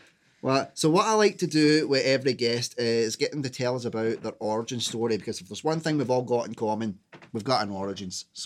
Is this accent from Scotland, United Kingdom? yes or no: yes; Airdrie, Scotland, United Kingdom; now in Coatbridge, United Kingdom; I grew up in Airdrie, like, but moved to Coat Bridge because the missus is from East Kilbride, Stravenway.